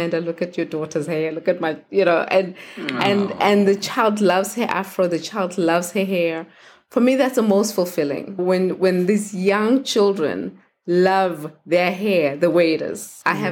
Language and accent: English; Soweto, Gauteng, South Africa; that focuses on just being able to give back, you know, to my hometown, Soweto.